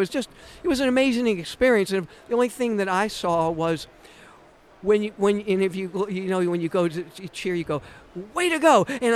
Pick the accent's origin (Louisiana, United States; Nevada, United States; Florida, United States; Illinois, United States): Louisiana, United States; New Orleans; Well, you're in New Orleans. I mean, it's my hometown. I travel all over the world.